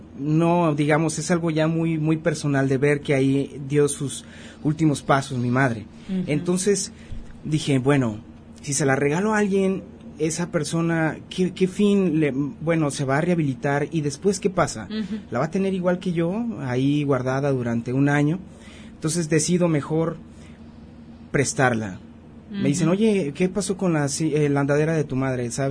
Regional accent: Casimiro Castillo, Jalisco, Mexico; El chico, Casimiro Castillo, lo Arado, uh-huh, de donde soy originario

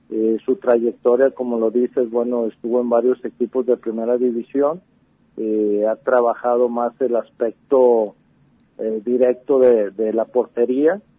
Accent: Ciudad Guzmán, Jalisco, Mexico; also born or lived in Tecalitlán; Mexicana. Y como comentas, bueno, efectivamente, soy nacido en Tecalitlán, pero pues vamos, desde un año estoy viviendo aquí en Ciudad Guzmán. Entonces, pues ahora sí que me considero más guzmanense, sin descartar mis raíces

